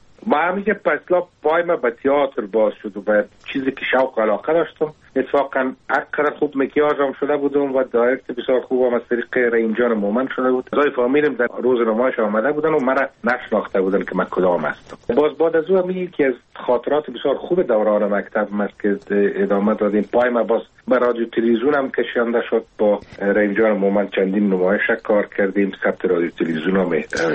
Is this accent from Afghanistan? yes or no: yes; Kabul, Afghanistan; born or raised there